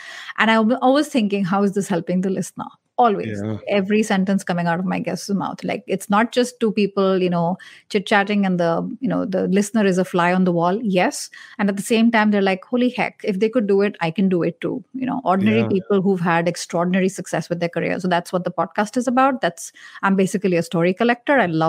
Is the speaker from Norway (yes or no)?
no; India; That's normal. I'm Indian. I look like them. I sound like them. At the same time, I have a huge subscriber base in the US. That makes no sense. I've never lived there. I don't sound North American.